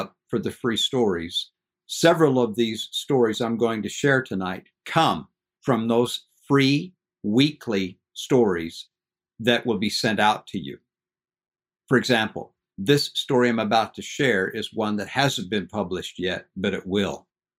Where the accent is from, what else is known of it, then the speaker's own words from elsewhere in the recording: Idaho, United States; I grew up in the Salmon River country in the Lemhi Valley up in Idaho. My dad was a ranch hand and a ranch manager.